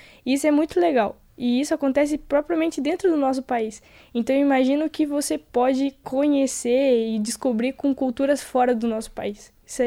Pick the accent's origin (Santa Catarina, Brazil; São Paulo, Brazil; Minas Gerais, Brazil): Santa Catarina, Brazil; Por exemplo, eu sou de Santa Catarina